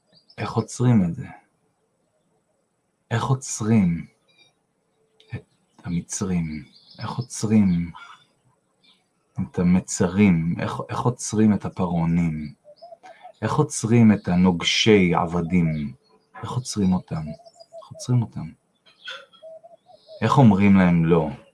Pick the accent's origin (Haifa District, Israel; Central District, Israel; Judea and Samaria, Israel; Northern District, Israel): Judea and Samaria, Israel; Beit Arye; also born or lived in Givatayim; כשהייתי בן 10, גרתי בגבעתיים, נולדתי בגבעתיים, ובגיל 10, זה היה בשנת 81, עברנו בית לבית אריה, וההורים שלי היו ממקימי בית אריה.